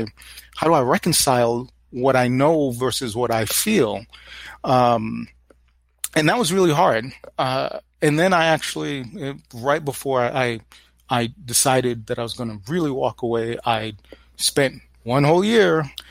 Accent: Brooklyn, New York, United States; And of course, growing up in Brooklyn, seeing the mean streets of Brooklyn, mm-hmm. mean streets of the ghetto

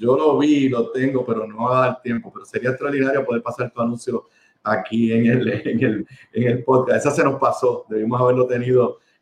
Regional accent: Puerto Rico; te puedo decir como puertorriqueño

